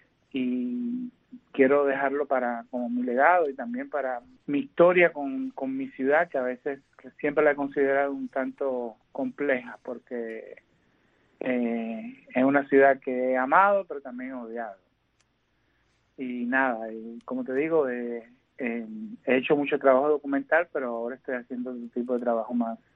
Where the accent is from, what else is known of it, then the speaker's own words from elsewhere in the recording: Santiago de Cuba, Cuba; un cuerpo de trabajo bastante profundo de mi ciudad natal, de Santiago de Cuba